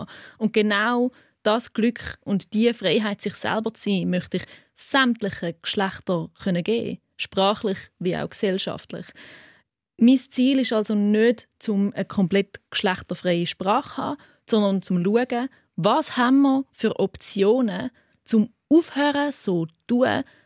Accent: Switzerland; first language Swiss German; Also, Schweizerdeutsch ist auch meine Muttersprache.

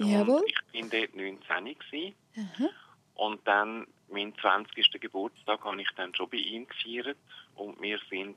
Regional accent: Lucerne, Switzerland; Ja, also ich bin tief im Luzerner Hinterland aufgewachsen

